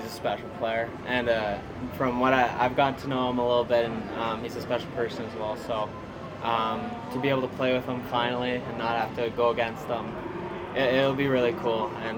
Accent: Canada; Watching him on TV, growing up as a Canadian kid, he was someone I looked up to as a player and a person.

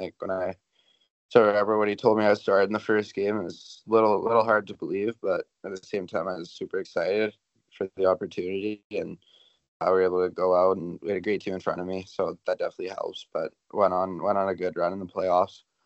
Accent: North Vancouver, British Columbia, Canada; growing up on the North Shore, there's so much biking and snowboarding, so I did that a lot with my friends.

